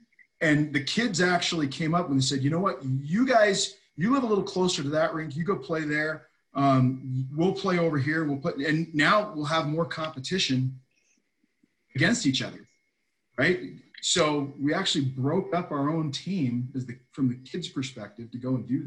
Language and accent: English; Hacienda Heights, California, United States; also born or lived in Whittier / Norwalk; I was born in Whittier, but lived in Hacienda Heights growing up. I actually lived when I was really, really young. When I first started playing hockey, I lived in Norwalk.